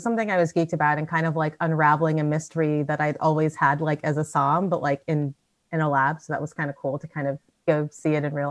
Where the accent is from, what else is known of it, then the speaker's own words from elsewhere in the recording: United States; now in New Zealand; I know that there's Black people there because I'm American, and like, you know, Oakland's not that far away.